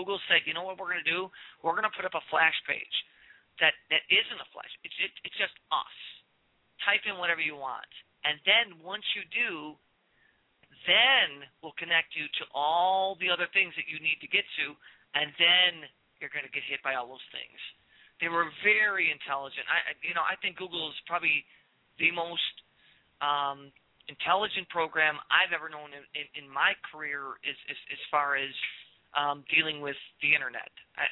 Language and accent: English; Chicago, Illinois, United States; moved away as an adult; Now I'm traditionally from Chicago. I was in Chicago for 43 years. So I just actually moved out here.